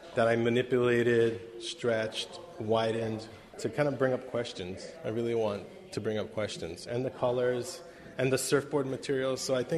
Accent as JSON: {"language": "English", "town": "Hilo", "region": "Hawaii", "country": "United States", "tie": "born or raised there", "said": "I am from Big Island. I'm from Hilo, East Side. Yeah, born and raised, and then went off to school."}